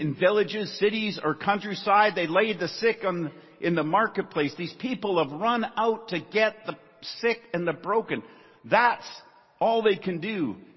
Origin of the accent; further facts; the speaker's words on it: Prince George, British Columbia, Canada; Forgive me, I'm from Prince George.